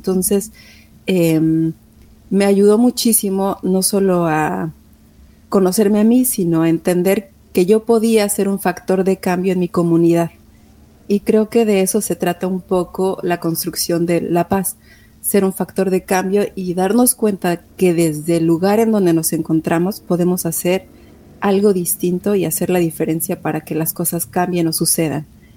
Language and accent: Spanish; Mexico; now in United States; Soy mexicana y vivo en Estados Unidos